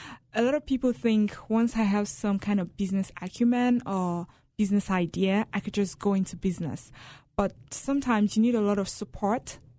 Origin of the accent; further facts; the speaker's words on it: Lagos, Nigeria; I'm from Nigeria.